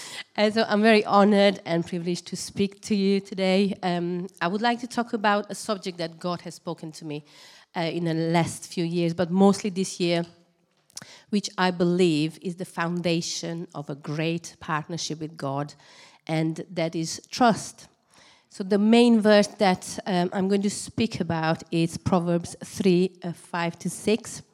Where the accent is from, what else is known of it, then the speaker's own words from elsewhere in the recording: Romania; English is a second language; moved away as an adult; now in United Kingdom; I am originally from Romania, as you know, and I'm in England for like 14 years